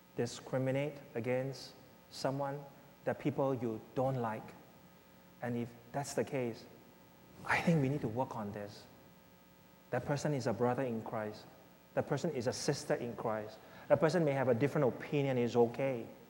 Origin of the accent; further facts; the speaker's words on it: Singapore; also born or lived in Hong Kong; I was born not in Singapore, I was born in Hong Kong. And my family migrated. Actually, that's not a right word, because my father is a citizen. So basically for him, he's bringing his family home. But we have never seen Singapore. I was 5 years old